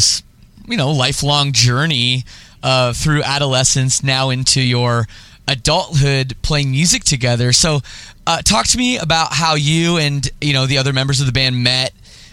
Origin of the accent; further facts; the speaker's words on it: Oakville, Ontario, Canada; I'm from, you know, I grew up in Oakville area, like, you know, the western suburbs of Toronto.